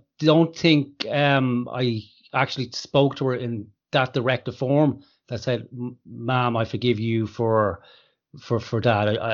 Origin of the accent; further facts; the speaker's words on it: Ireland; And especially from your point of view, and this is part of being Irish. So Irish people like to take on the kind of spirit of Jesus Christ